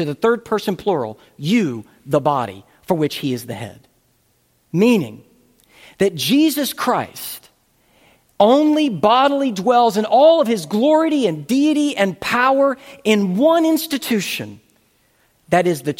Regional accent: the South, United States; all the mythologizing, which I grew up with in the South

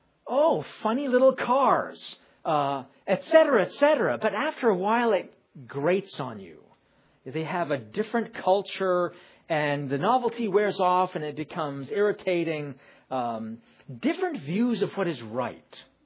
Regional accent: New York, United States; maybe I'm just speaking as a New Yorker, where you can live that way.

